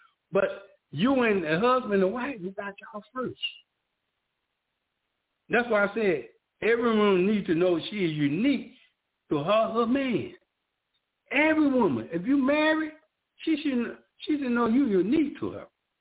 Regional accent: Nashville, Tennessee, United States; accent: country; also born or lived in Michigan; now in Texas, United States; I'm from Nashville, Tennessee.

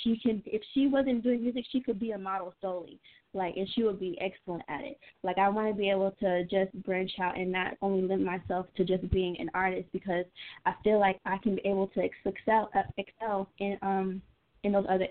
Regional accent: Atlanta, Georgia, United States; because I'm not just a girl from Atlanta. I'm Latin, I'm West Indian, and I want to be able to put that in my music as well.

